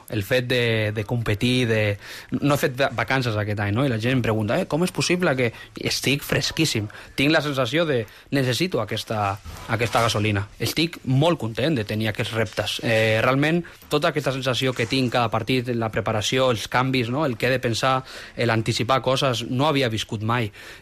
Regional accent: Galicia, Spain; Catalan is a second language; però no, al final sóc gallec

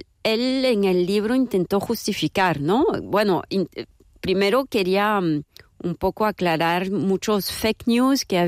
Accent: France; Spanish is a second language; como francesa que veo la monarquía desde fuera, la monarquía española desde fuera

